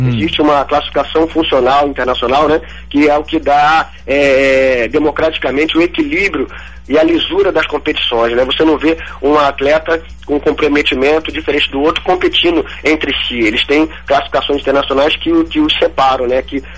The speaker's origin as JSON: {"language": "Portuguese", "region": "Rio de Janeiro", "country": "Brazil", "said": "Eu sou aqui mesmo do Rio, do subúrbio do Carioca. A minha história de vida não se difere muito de alguns atletas, né? Do atletismo, né? Sou de comunidade também, tenho uma família de 7 irmãos, gerenciado por uma mulher costureira, minha mãe."}